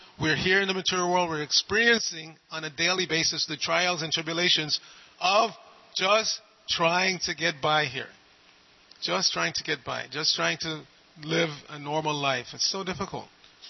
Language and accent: English; New York, United States; not so much here in Southern California, but I'm from New York, so we experience four seasons.